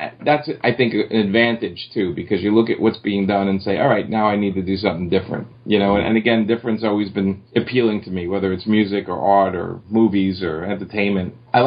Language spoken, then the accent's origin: English; New York, United States; because I'm a New Yorker and New York is a very diverse place.